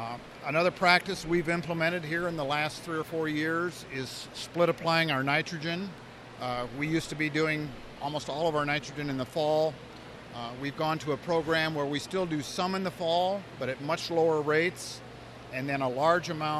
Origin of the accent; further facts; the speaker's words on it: Dysart, Iowa, United States; I farm in northern Tama County. My hometown is Dysart, Iowa.